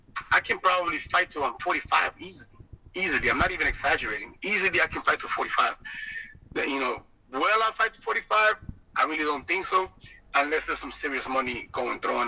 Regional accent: Peru; English is a second language; But I definitely have to fight in front of my hometown people in my land in Peru.

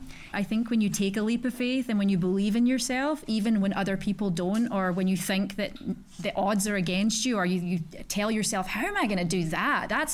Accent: Glasgow, Scotland, United Kingdom; I grew up in Glasgow, which is a very rough city. So I love being from Scotland and I love being Scottish

